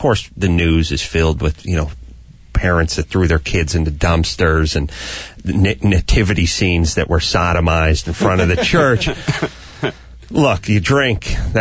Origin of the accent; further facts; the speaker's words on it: Los Angeles, California, United States; People from Los Angeles, and I come from Southern California in Los Angeles.